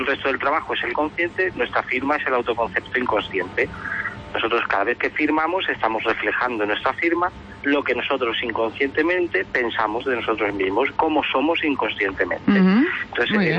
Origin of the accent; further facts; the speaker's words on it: Badajoz, Extremadura, Spain; hacerlo allí en Badajoz, que es mi tierra y que la quiero mucho y que la tengo muy presente